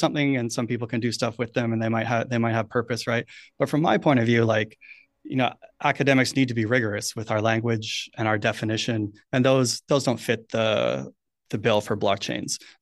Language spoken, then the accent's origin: English; Canada; now in New Zealand; I am from Canada. That is where my some of my intonation comes from.